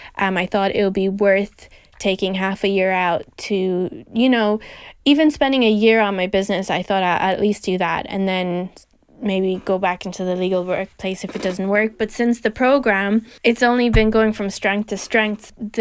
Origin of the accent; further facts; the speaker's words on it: Tralee, Munster, Ireland; because I grew up in Trulli, and that's where the idea came from.